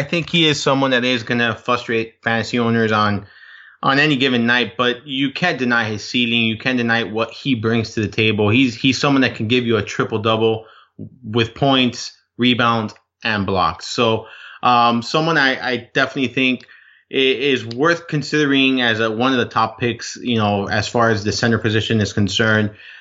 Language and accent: English; Miami, Florida, United States; I'm from Miami.